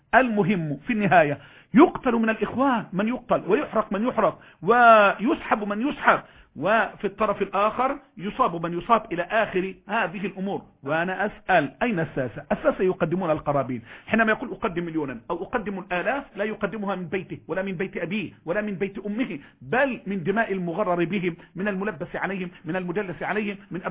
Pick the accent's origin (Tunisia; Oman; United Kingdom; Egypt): Egypt; فأنا مصري أرى بلدي تحترق